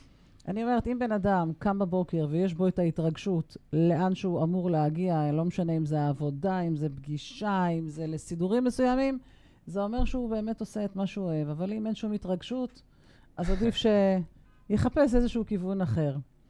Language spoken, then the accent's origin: Hebrew; Kfar Tavor, Northern District, Israel; שהוא שכן למקום שאני מגיע ממנו, מכפר תבור